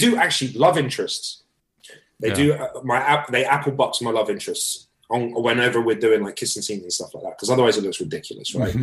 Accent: London, United Kingdom; growing up in London

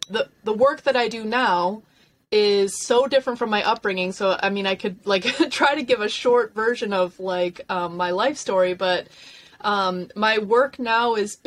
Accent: Chicago, Illinois, United States; I'm from Chicago, grew up in a sort of working class household on the south side of the city.

